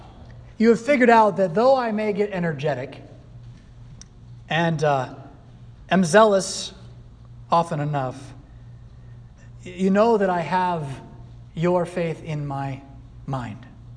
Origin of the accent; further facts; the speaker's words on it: California, United States; I hail from California, where they'll get 5, 6, 7 feet tall.